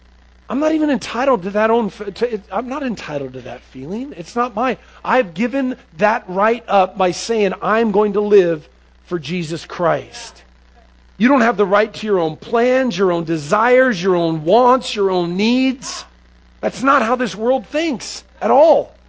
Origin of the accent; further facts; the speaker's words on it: Seattle, Washington, United States; I grew up in Seattle, and the city is not the city that I grew up in.